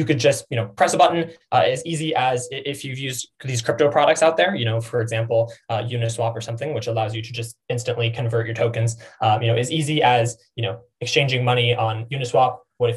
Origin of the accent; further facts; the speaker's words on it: Arizona, United States; moved away; I was from Arizona and I started realizing, wow, I should really move to the Bay Area.